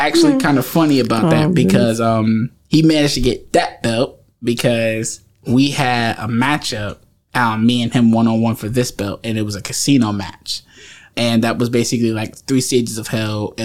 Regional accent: Trenton, New Jersey, United States; I was really born and raised in Trenton, so this is a hometown for me.

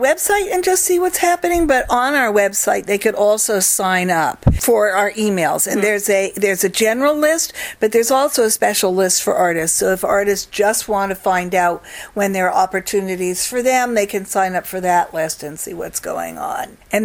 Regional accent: Massachusetts, United States; now in Trenton, United States; As I said, I grew up in Massachusetts, and occasionally when I go back and see some of my old friends, they say, oh

